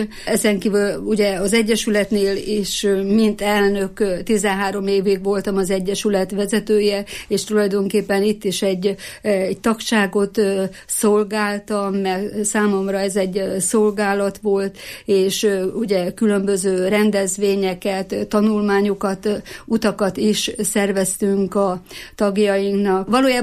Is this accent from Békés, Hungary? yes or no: no; Fedémes, Heves, Hungary; born there; now in Eger, Hungary; Én Fedémesre születtem, ott láttam meg a napvilágot. Igaz, hogy már sokkal több évei tegerbe érek, mert 55 éve már, hogy egri vagyok, de mégis Fedémesének tartom magam. Oda születtem